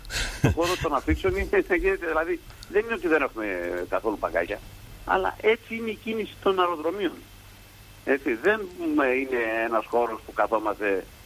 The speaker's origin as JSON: {"language": "Greek", "country": "Greece", "said": "Είμαστε Έλληνες και έχουμε την ιστορία."}